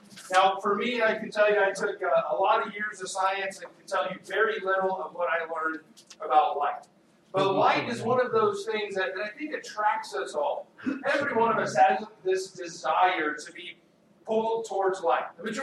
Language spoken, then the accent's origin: English; the South, United States; It was interesting, growing up in the South, I can remember watching these